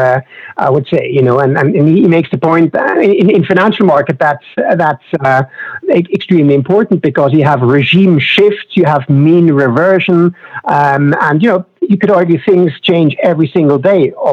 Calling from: Switzerland; English is a second language; I'm Swiss. I'm calling from Switzerland

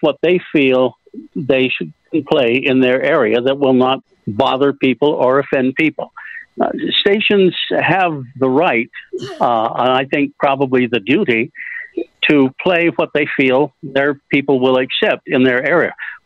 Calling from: Salt Lake City, Utah, United States; from Salt Lake City.

